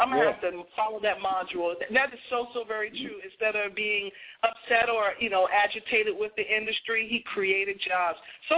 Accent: Boston, Massachusetts, United States; And that's my favorite team, even though I'm from Boston, but I'm an L.A. friend forever. I know my Boston people.

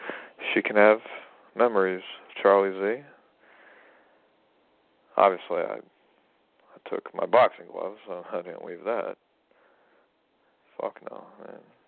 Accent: England, United Kingdom; now in Hollywood, United States; Obviously, I'm English, but come on.

